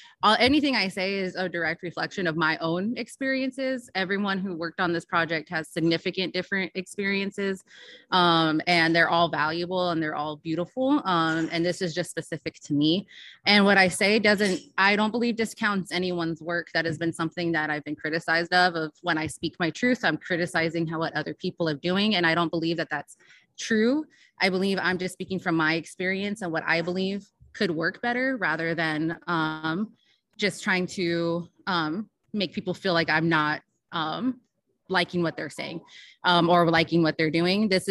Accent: Ontario, California, United States; now in Chicago, United States; And coming from where I grew up in Ontario, California, you know, changing from weather, from the way people, you know, even operate, it was a huge thing.

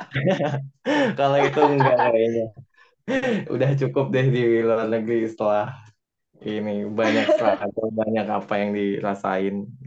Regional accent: Indonesia; hampir mirip-mirip sama kota asal aku di Indo

